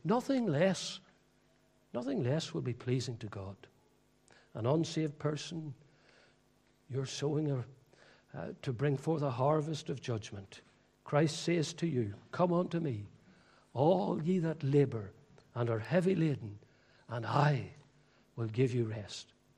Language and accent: English; Northern Ireland, United Kingdom; because I grew up in County Fermanagh.